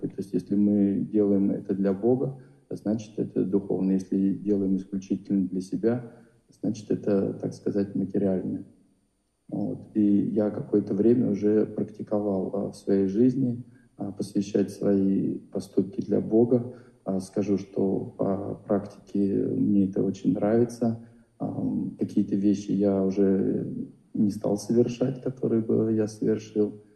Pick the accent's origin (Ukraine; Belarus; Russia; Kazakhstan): Russia; Moscow; я из Москвы.